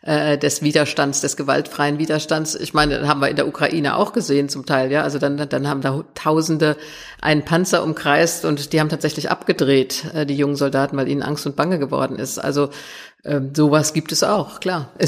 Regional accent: West Germany, Germany; born there; Ich bin nach 45 in Westdeutschland geboren.

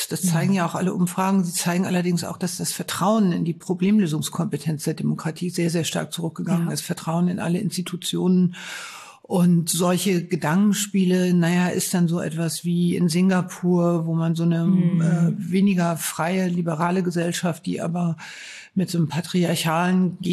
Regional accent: Neustadt in Holstein, Schleswig-Holstein, Germany; Also zum einen komme ich aus Neustadt in Holstein, das ist nicht weit von Lübeck

